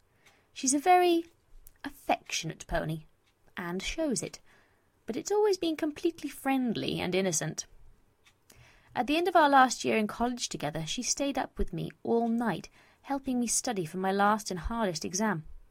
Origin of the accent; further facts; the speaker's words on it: England, United Kingdom; I quite like to keep something resembling my real accent and not unleash my really poor acting skills upon the world. And as you can tell, yes, I'm English